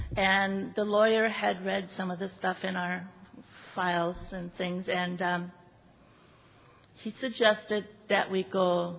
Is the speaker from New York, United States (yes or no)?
no; Rapid City, South Dakota, United States; I'm from Rapid City, South Dakota. And if you have no idea about South Dakota, it's extremely rural.